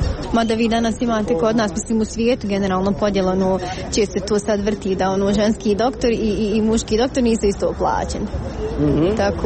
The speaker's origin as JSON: {"language": "Bosnian", "country": "Bosnia & Herzegovina", "said": "Mislim da nije više pitanje uopće muškarci, žene kod nas u Bosni."}